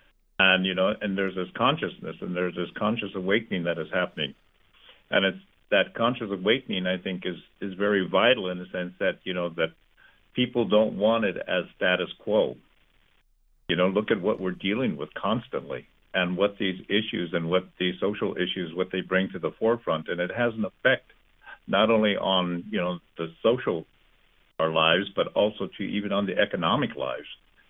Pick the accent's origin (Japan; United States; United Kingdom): United States; Standing Rock Reservation, South Dakota; now in Ohio, United States; I grew up on the Standing Rock Reservation in South Dakota, and South Dakota is one of the most racist states in this country.